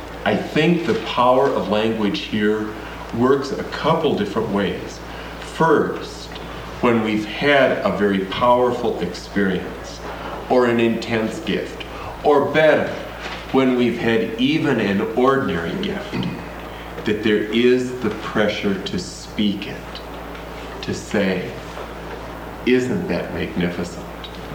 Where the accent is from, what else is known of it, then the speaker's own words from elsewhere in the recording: South Dakota, United States; also born or lived in Minnesota; I grew up in South Dakota, and I do not apologize for it.